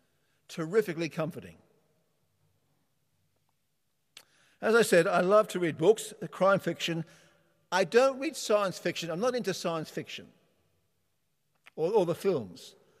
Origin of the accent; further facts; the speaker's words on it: Scotland, United Kingdom; I've traced my family tree. I'm Scottish.